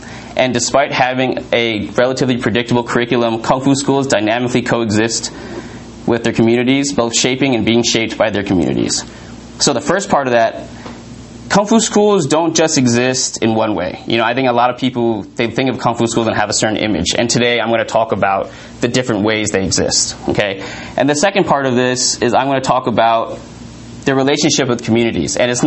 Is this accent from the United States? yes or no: yes; San Francisco, California, United States; I grew up in San Francisco, went to University of Arizona for East Asian Studies